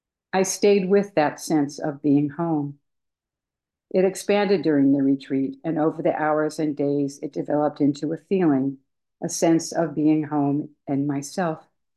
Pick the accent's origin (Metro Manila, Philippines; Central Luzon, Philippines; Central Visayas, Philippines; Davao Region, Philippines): Metro Manila, Philippines; Manila; how being on Kauai reminded me so much of growing up in Manila, the heat, the humidity, the ocean, and especially the sound of chickens running loose, as they did in Manila when I was a girl.